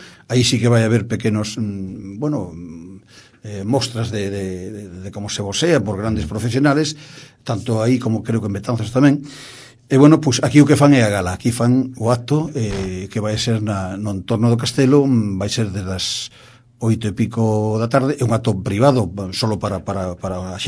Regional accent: Perillo, Galicia, Spain; Eu son perillán. Ademais de que son veciño de Oleiros, eu son perillán.

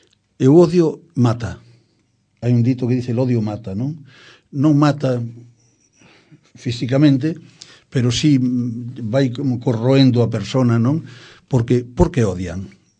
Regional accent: Oleiros, Galicia, Spain; Meu pai é de Oleiros, meus tíos son de Oleiros, a miña familia é de Oleiros. Por tanto, que nadie me saca a miña titularidade de oleirense. Logo teño outra rama que era de Perillo.

